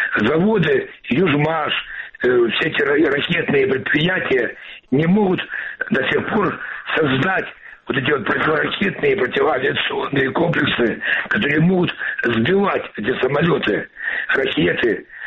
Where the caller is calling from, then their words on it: Kramatorsk, Donetsk Oblast, Ukraine; Краматорск.